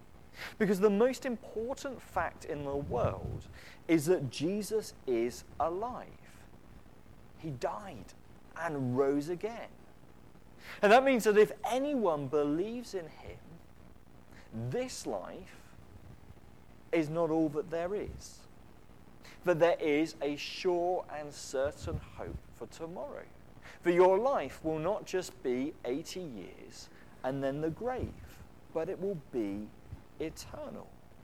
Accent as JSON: {"language": "English", "town": "Saxmundham", "region": "East of England", "country": "United Kingdom", "tie": "born or raised there", "said": "Now, when I was growing up in Suffolk, I grew up in Saxmundham, which is a much smaller town of about 4,000 people, right on the far east of the county"}